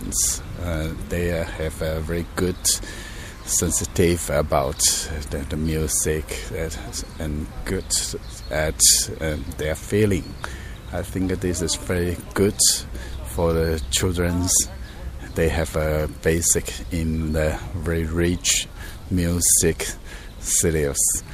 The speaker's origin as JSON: {"language": "English", "region": "Beijing", "country": "China", "second_language": "English", "said": "I'm from Beijing."}